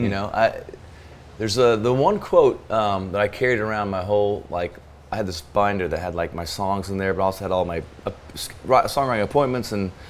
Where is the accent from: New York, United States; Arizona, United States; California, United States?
Arizona, United States; I think one thing about growing up in Arizona, there's almost less roots to like a culture. Yeah. It's more just like, just be who, you know, I'm in the South now